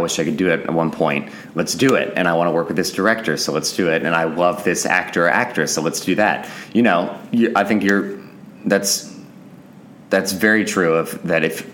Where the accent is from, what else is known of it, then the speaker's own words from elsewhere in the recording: Houston, Texas, United States; No, he was back when I was growing up in Houston.